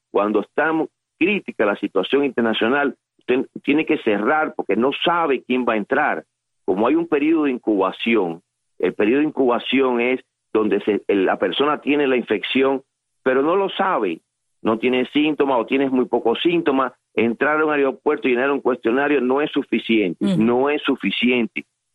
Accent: Cuba; yo, a pesar de que estoy acá, sigo siendo cubano y mi amor está con Cuba y mi corazón está con ellos.

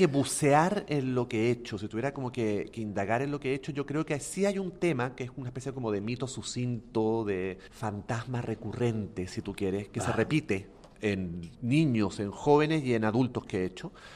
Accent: Chile; moved away as an adult; he sido extranjero la mayor parte de mi vida. O sea, yo me fui de Chile a los 20, tengo 42. He vivido más con un pasaporte en la mano que sin uno.

